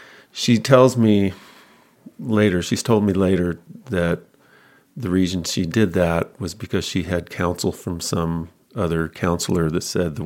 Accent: New Mexico, United States; I grew up in mostly in New Mexico. We moved around quite a bit. And by the time I was 10 years old in fourth grade, we moved 5 times.

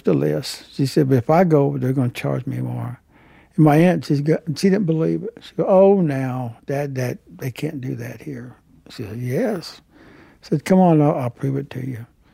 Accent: Hominy, Oklahoma, United States; also born or lived in Tulsa; I was born in Tulsa, Oklahoma, raised in Hominy, Oklahoma, where my family allotments are.

